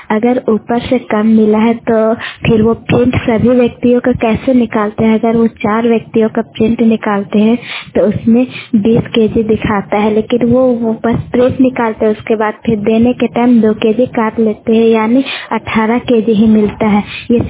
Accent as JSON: {"language": "Hindi", "town": "Gola", "region": "Jharkhand", "country": "India", "said": "मैं गोला प्रखंड से हूँ। आज मैं हमारे यहाँ राज्य झारखंड के सभी गांव में हो रहे राशन वितरण प्रणाली में कटौती के बारे में अपनी राय रखना चाहती हूँ।"}